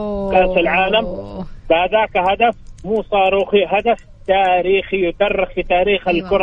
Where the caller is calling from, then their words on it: Jeddah, Makkah Province, Saudi Arabia; أكلمك من جدة.